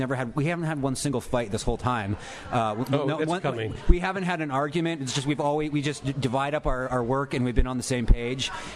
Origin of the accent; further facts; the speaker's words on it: Charlottesville, Virginia, United States; everywhere I go, and I do travel a lot, people out, and they hear I'm from Charlottesville.